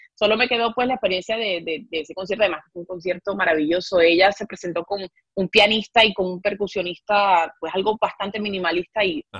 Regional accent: Venezuela; para mí eso como venezolana es

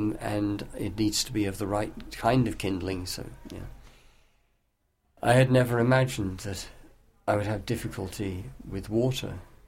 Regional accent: Malvern, West Midlands, United Kingdom; born there; walking from where I was born in the Malvern

